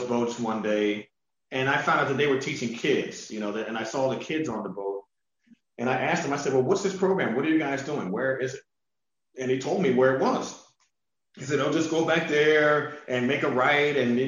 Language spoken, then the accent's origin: English; Pennsylvania, United States; now in Baltimore, United States; I'm not originally from Baltimore, I'm from Pennsylvania originally.